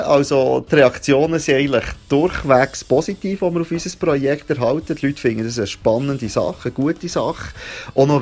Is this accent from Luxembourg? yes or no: no; Switzerland; Es gibt wahnsinnig viele Katzen bei uns in der Schweiz